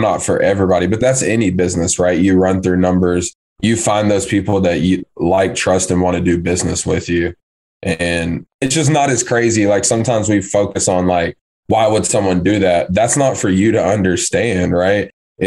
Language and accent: English; Tennessee, United States; He was from Tennessee. I'm from Tennessee. So we built great rapport.